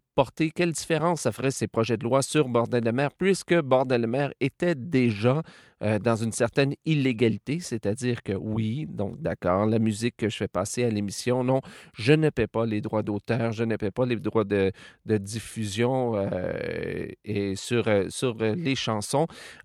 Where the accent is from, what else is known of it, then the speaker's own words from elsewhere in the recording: Quebec, Canada; je suis Québécois, donc je vis au Canada.